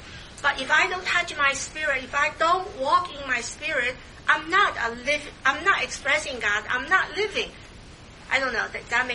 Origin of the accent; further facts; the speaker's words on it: Philadelphia, Pennsylvania, United States; I'm from Philadelphia, so we're reading different things